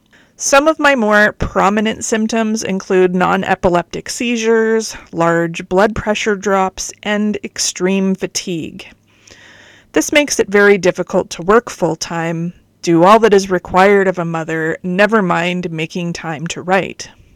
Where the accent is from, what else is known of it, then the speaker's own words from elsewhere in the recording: Canada; I'm a Canadian author